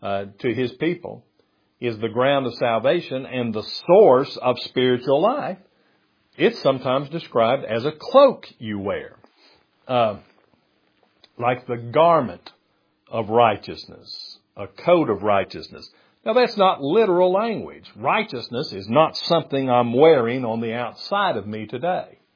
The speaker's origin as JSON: {"language": "English", "country": "United States", "said": "I've grown up in religion. I'm American."}